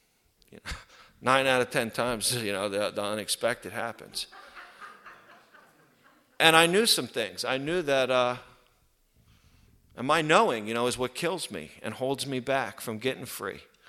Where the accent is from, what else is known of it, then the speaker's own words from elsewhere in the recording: East Coast, United States; I'm from the East Coast, I had allergies.